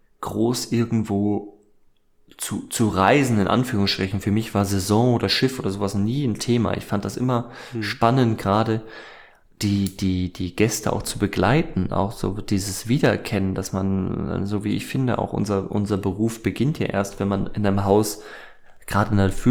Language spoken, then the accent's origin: German; Schleswig-Holstein, Germany; Als Schleswig-Holsteiner